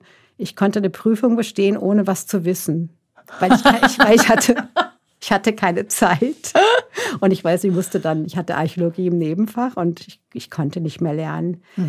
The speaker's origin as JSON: {"language": "German", "region": "Hesse", "country": "Germany", "said": "das war als Hessin jetzt schon erstmal ein bisschen eine Umstellung."}